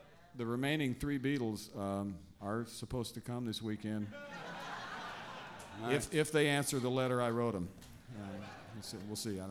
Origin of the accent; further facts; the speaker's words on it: Kentucky, United States; Hey, I'm from Kentucky. Get out of here.